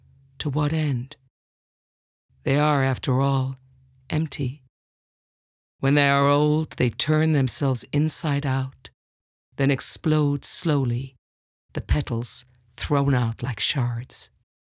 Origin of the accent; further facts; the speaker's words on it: South Africa; now in Melbourne, Australia; I live in Melbourne, Australia, and I'm originally from South Africa.